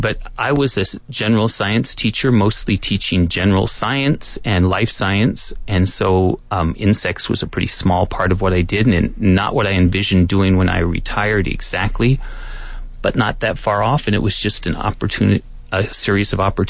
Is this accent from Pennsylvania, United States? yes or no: no; Seattle, Washington, United States; born there; moved away as an adult; now in Tucson, United States; I was born in Seattle, Washington, but I've been in Tucson long enough to say I'm from here almost. I came here in 1968 to go to the University of Arizona